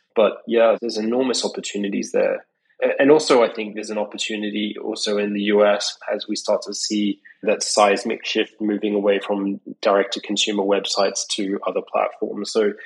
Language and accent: English; Australia; as you probably can tell, I'm not from America. I'm Australian, and I've lived around the world all my life.